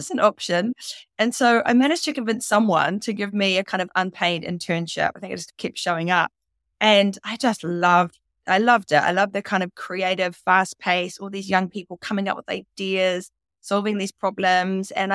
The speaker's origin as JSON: {"language": "English", "country": "New Zealand", "tie": "born or raised there", "also_born_or_lived": "Sydney, Australia", "said": "I was born in Sydney, so I should probably just confess that. But came to New Zealand when I was very young, about 3."}